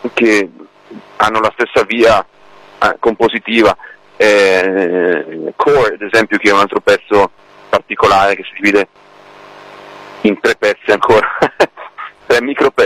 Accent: Bergamo, Lombardy, Italy; noi siamo di Bergamo, l'etichetta è di Milano, non è molto distante

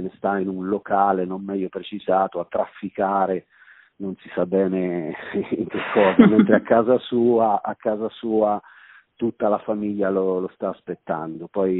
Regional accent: Marche, Italy; è delle nostre parti, insomma, marchigiana anche lei

